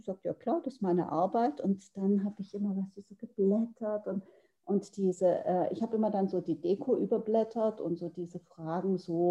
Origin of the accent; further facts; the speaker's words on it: Grünkraut, Baden-Württemberg, Germany; ich bin in Grünkraut bei Ravensburg aufgewachsen. Ich hatte, weißt du, so eine richtig ruhige, schöne Kindheit auf dem Land. Das ist ein kleiner Ort